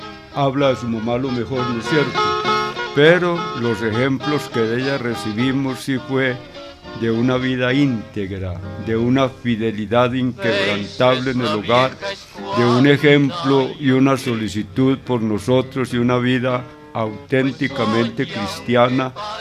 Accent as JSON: {"language": "Spanish", "town": "Don Matías", "region": "Antioquia", "country": "Colombia", "tie": "born or raised there", "also_born_or_lived": "Urrao", "said": "Nosotros, la mayoría de mis hermanos, nacimos en Urrao, pero precisamente por esa violencia que hubo por allá en los años 50, ya la familia tuvo que venirse a Don Matías, de donde es la familia paterna, y prácticamente el hogar lo vine a conocer fue en Don Matías"}